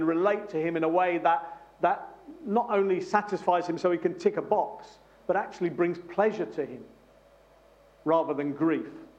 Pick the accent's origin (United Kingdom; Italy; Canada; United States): United Kingdom; We're very British, aren't we?